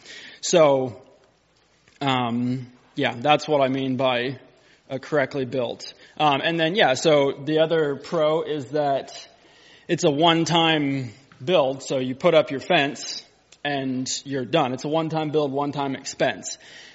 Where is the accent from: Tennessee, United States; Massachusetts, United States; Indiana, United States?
Tennessee, United States; I'm from Middle Tennessee. We have a farm there, Bountiful Blessings Farm.